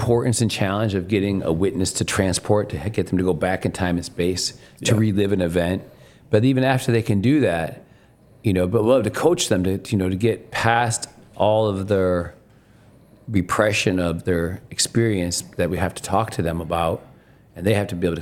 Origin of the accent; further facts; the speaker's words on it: Michigan, United States; I'm like, because I'm from Michigan. There's a reason I don't live there, because I'm very susceptible to cold weather